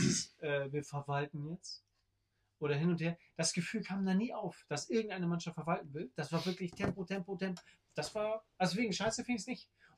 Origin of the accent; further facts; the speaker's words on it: Hamburg, Germany; Als Hamburger, meine Güte